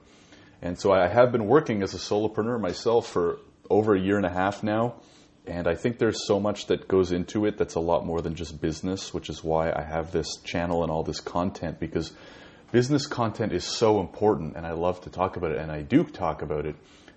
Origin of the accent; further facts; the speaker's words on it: Ottawa, Ontario, Canada; born there; now in Toronto, Canada; I was born in Ottawa, which is the capital of Canada. Moved here about a year and a half ago